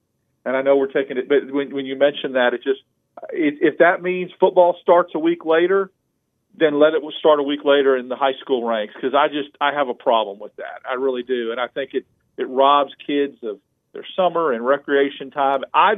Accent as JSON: {"language": "English", "region": "Arizona", "country": "United States", "tie": "born or raised there", "said": "You know, I know growing up in Arizona, they would not allow the season to kick off until the Friday before Labor Day."}